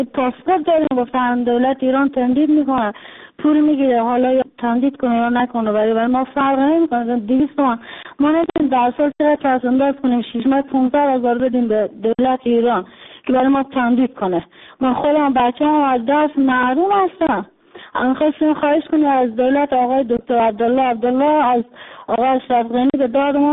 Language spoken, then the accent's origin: Persian; Afghanistan; now in Iran; من مهاجر افغانی هستم تو ایران